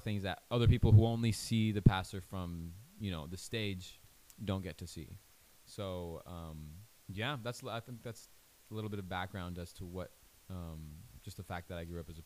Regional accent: Mexico; growing up in Mexico, I definitely saw that as well.

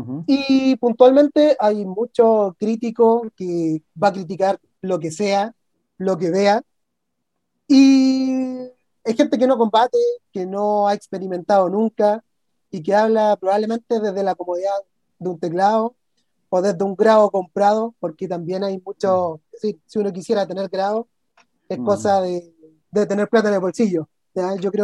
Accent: Santiago, Santiago Metropolitan Region, Chile; básicamente que somos de Santiago de Chile

